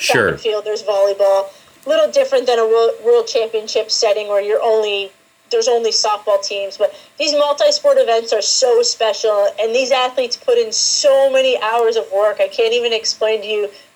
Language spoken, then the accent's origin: English; Guelph, Ontario, Canada; Especially for me, being from Ontario, growing up in Guelph, it's just a short drive away from most of my aunts and uncles